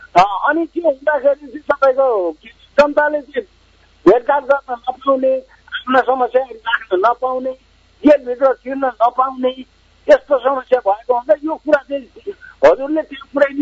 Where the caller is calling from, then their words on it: Bhaktapur, Bagmati, Nepal; म भक्तपुरबाट … बोल्दैछु।